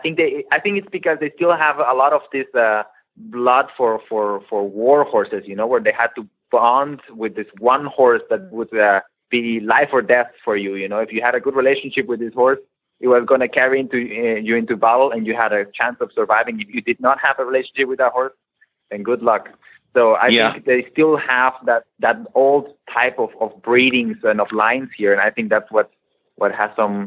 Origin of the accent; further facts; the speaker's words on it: California, United States; born there; first language Swiss German; I was born in California, and when I was in California, my mother spoke Swiss German to me because she's Swiss. My dad spoke Spanish because he's a Mexican from Morelia. And then everyone else spoke English to me.